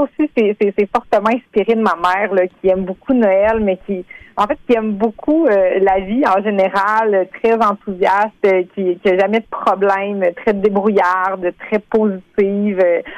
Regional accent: Baie-Comeau, Quebec, Canada; moi, je viens vraiment de Baie-Comeau. Mm-hmm. C'est ma ville natale.

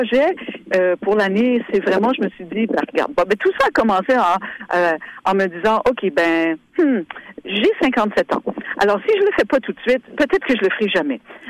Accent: Robertville, New Brunswick, Canada; moi, je viens de Robertville. Mon père, c'est un monsieur de Petit Rocher, ma mère de Nicolas-Denis. Tu vois, moi, je suis ancrée dans l'Acadie très profondément.

